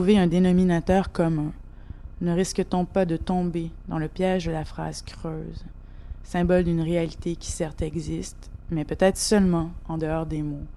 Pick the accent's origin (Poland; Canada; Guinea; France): Canada; Montreal, Quebec; now in Vancouver, Canada; Souvent, ils me demandent si je suis française ou québécoise. Et souvent, sans réfléchir, je leur réponds « je viens de Montréal »